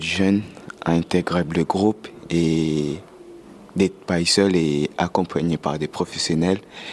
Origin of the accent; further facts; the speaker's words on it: Poitiers, Nouvelle-Aquitaine, France; Poitiers.